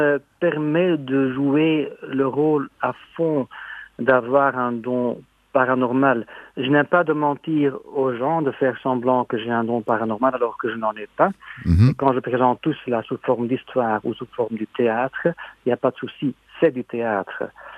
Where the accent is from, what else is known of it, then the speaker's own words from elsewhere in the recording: Flanders, Belgium; Ici, chez moi, en Belgique, en Flandre, les gens sont encore beaucoup plus réservés